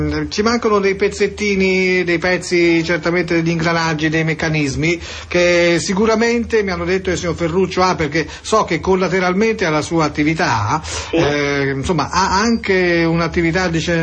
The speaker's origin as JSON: {"language": "Italian", "town": "Florence", "region": "Tuscany", "country": "Italy", "said": "Ma io sono di Firenze"}